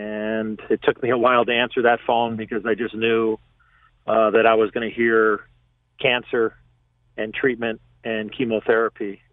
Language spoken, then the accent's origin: English; Chicago, Illinois, United States; my whole life, Jim, growing up in Chicago, and again, I grew up, you know, I'm born in 66.